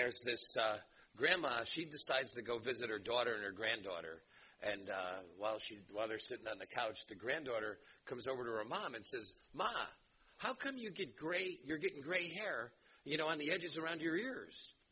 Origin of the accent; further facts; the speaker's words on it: New York, United States; I'm from New York, so there's two chapters to cover.